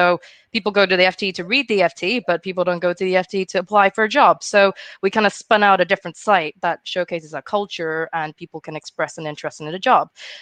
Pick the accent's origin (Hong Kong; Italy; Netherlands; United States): Hong Kong; moved away as an adult; I'm initially from Hong Kong. So I came here, did my master's